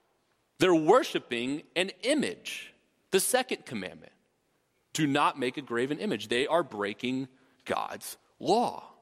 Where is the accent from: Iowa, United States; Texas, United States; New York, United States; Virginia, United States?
Texas, United States; Now, I'm from Texas. I didn't grow up on a farm, surprised, but I did see a lot of cows. It's inevitable if you grow up in Texas.